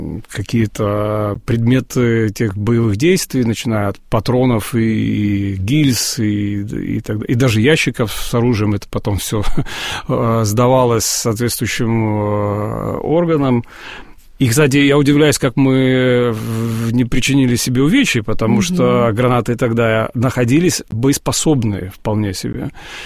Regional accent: Brest, Brest Region, Belarus; все мое детство прошло, я вырос в Бресте, и фактически мы пацанами по казематам Брестской крепости, активно лазили

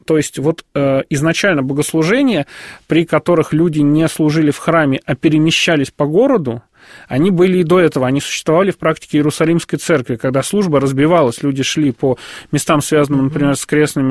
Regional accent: Moscow, Russia; Я просто, как любой москвич, живу вот в районе, где раньше храма не было.

